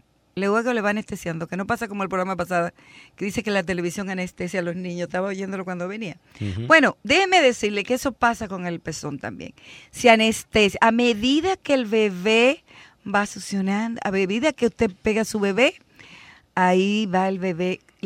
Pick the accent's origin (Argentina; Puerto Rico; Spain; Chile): Chile; moved away as an adult; Antiguamente, en un programa que yo trabajé cuando recién llegué de Chile, se estaba prohibiendo